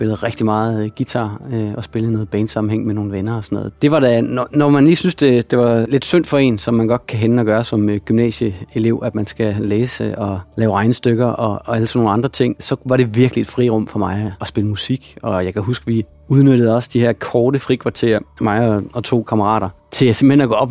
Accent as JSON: {"language": "Danish", "town": "Randers", "region": "Central Denmark Region", "country": "Denmark", "tie": "born or raised there", "said": "Jeg er født og opvokset i Randers"}